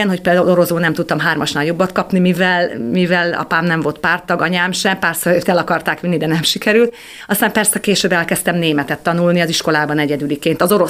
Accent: Budapest, Hungary; born there; also born or lived in Dömsöd; now in Kiskunhalas, Hungary; Budapesten születtem, és Dömsödről költöztem Kiskunhalasra körülbelül 2 éve, most már lassan 3.

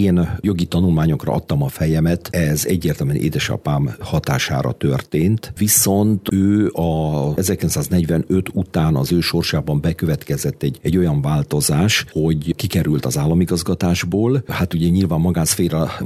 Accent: Kiskunhalas, Bács-Kiskun, Hungary; also born or lived in Transdanubia; Anyámmal is én ott születtem, de én kiskunhalasinak vallom magamat.

